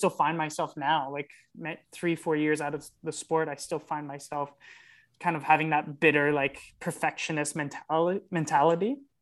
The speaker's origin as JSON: {"language": "English", "country": "Canada", "said": "I'm Canadian."}